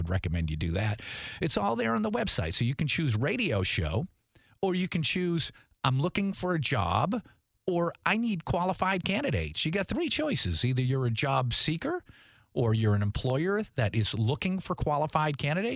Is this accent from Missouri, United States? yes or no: no; Boston, Massachusetts, United States; moved away as an adult; I'm from Boston, but I came down here. The Navy brought me down in 1984.